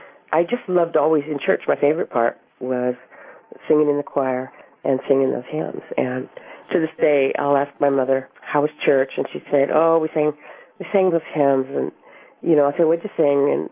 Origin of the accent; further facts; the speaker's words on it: Colorado, United States; It was a hymn that I loved as a child growing up in Colorado.